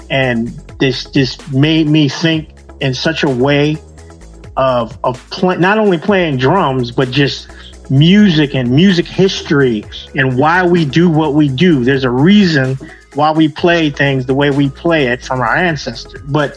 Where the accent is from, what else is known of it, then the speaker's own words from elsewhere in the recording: Washington, District of Columbia, United States; I grew up in Washington, D.C. This area is very, very rich in musicians and arts and style of music and things like that, right?